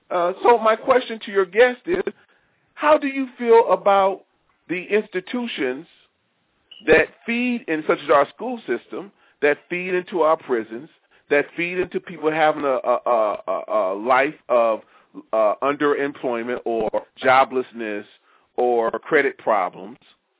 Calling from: Maryland, United States; I'm calling you from Maryland.

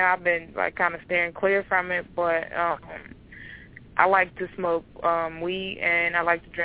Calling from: Danville, Virginia, United States; I'm calling from Danville, Virginia.

